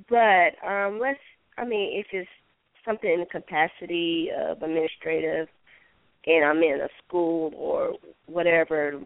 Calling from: Georgia, United States; calling from Georgia.

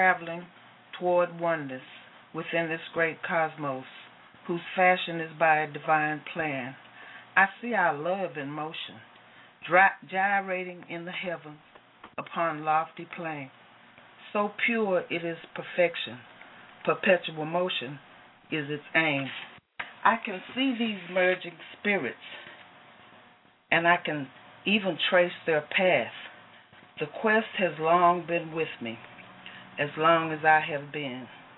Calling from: Dallas, Texas, United States; I'm calling from Dallas, Texas.

